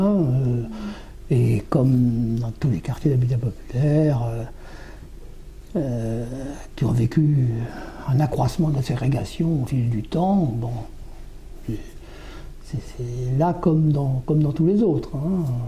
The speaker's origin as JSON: {"language": "French", "region": "Normandy", "country": "France", "lives_now": "Orléans, France", "said": "Et nous venions de Seine-Maritime. Puisque moi je suis originaire de Seine-Maritime et nous avions fait nos études à Rouen, Mont-Saint-Aignan, et après nous sommes arrivés ici, nous sommes installés à Saint-Marceau. Et puis en 82, on a acheté cette maison et on s'est installé ici"}